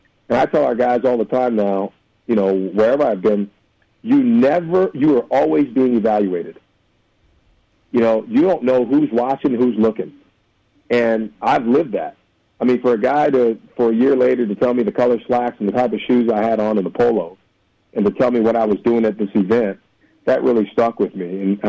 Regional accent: Salt Lake City, Utah, United States; hey, man, I'm from Salt Lake.

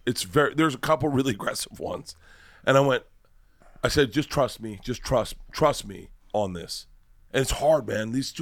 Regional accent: Florida, United States; Dude, I grew up in Florida.

